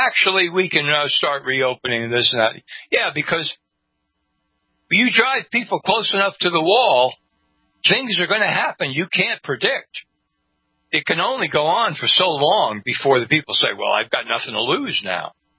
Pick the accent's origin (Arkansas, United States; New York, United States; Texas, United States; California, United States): New York, United States; born there; I mean, I've lived in New York for a long time. I was born in New York.